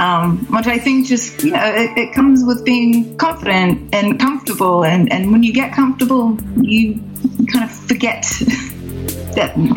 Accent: New Zealand; I mean, I'm from New Zealand, and the number of times you read in the paper in New Zealand that someone's gone hiking in the bush

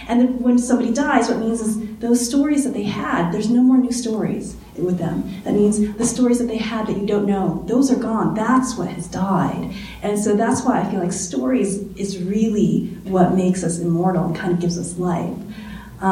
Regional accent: United States; "I don't know anything in Chinese, you know, and I'm American." And he's like, "Okay," and so I explained to him how my parents had moved to the United States, you know, had immigrated.

